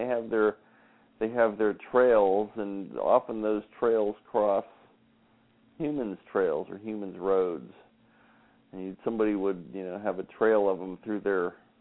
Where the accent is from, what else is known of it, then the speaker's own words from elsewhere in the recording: Texas, United States; which is I grew up in Texas, and the chupacabra is our sort of local legendary beast.